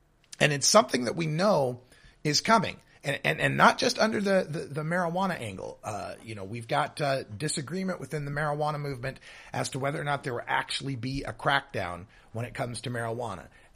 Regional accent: Idaho, United States; In my home state of Idaho, the private prison that the contract that they had there required that the state keep a 90% occupancy rate

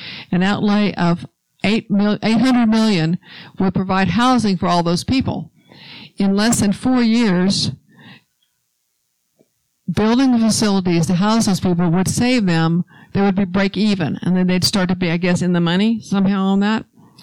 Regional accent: Houston, Texas, United States; In my hometown of Houston, which is where I spend most of my time

